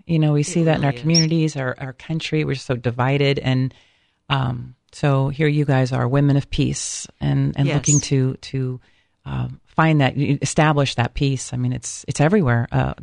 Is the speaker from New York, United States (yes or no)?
yes; New York, United States; now in Columbus, United States; I'm from New York originally. I used to think that was a melting pot, but Columbus, too.